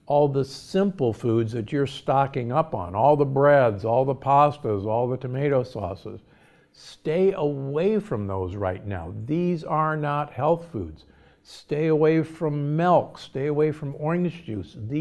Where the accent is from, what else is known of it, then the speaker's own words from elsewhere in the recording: Nebraska, United States; and I grew up in Nebraska, farmers have to use more and more and more Roundup every year